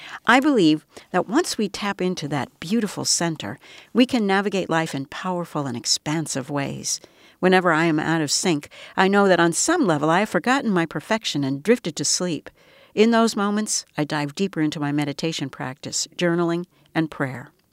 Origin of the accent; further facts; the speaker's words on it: Kansas, United States; What resonates with me is that she was ordained in Kansas, my home state, before moving to Los Angeles